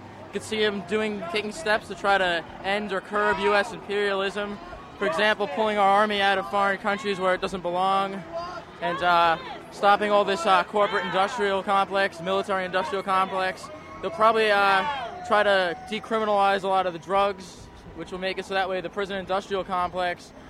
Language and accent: English; New York, United States; No, I'm from New York.